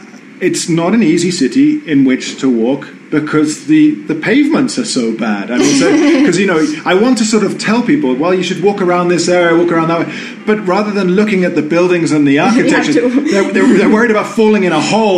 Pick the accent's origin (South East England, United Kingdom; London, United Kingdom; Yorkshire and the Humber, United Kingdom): London, United Kingdom; you come from Buenos Aires, I come from London.